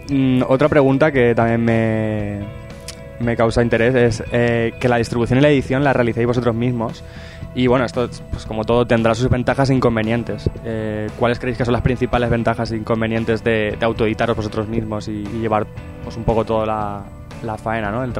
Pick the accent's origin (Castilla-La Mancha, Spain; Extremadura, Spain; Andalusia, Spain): Castilla-La Mancha, Spain; Albacete; buenos amigos de Albacete, mi ciudad natal